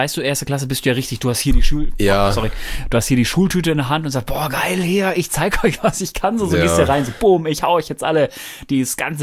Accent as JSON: {"language": "German", "region": "Bavaria", "country": "Germany", "tie": "born or raised there", "said": "Aufgewachsen, und ich bin in Bayern aufgewachsen"}